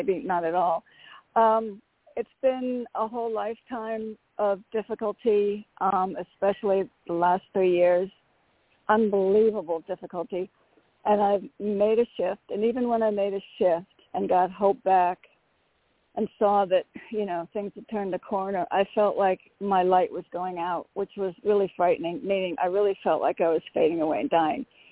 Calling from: Connecticut, United States; Hi, thank you. … from Connecticut.

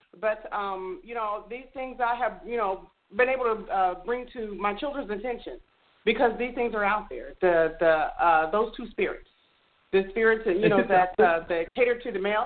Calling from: Huntsville, Alabama, United States; I'm calling from Huntsville, Alabama.

